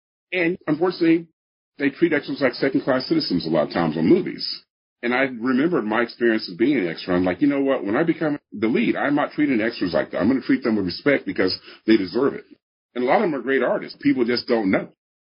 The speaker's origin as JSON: {"language": "English", "region": "Midwest", "country": "United States", "said": "And I came from the Midwest and all this kind of stuff."}